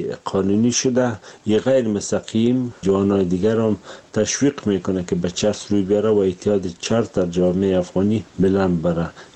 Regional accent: Afghanistan; ما از افغانستان اومدیم

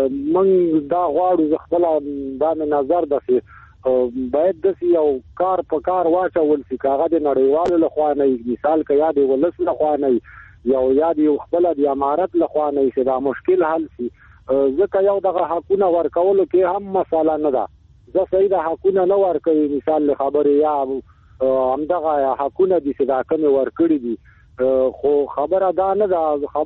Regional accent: Afghanistan; زه افغان مهاجر یم که دلی زدران یم

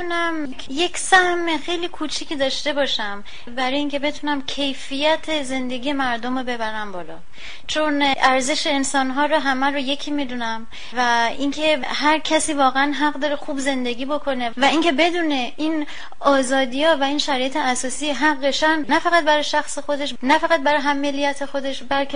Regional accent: Iran; moved away; موقعی که ما از ایران اومدیم بیرون

